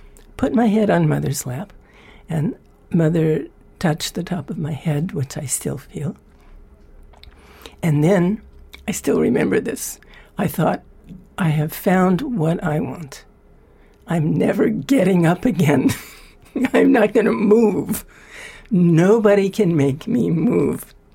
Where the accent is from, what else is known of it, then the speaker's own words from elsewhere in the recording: United States; moved away as an adult; now in India; I'm an American, and I came to India in 1969, January of 1969, for 6 weeks.